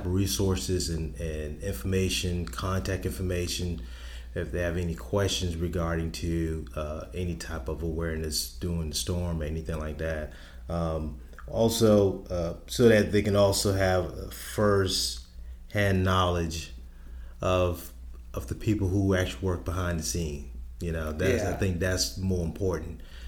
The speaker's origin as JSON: {"language": "English", "town": "Charleston", "region": "South Carolina", "country": "United States", "tie": "born or raised there", "said": "I'm born and raised in Charleston, I lived to Hugo. We didn't evacuate; we stayed."}